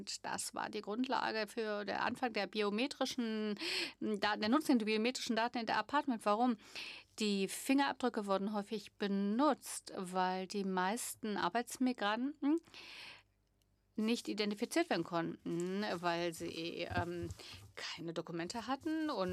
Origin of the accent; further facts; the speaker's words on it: Texas, United States; Sowohl dieser Stein als auch ich komme aus Texas.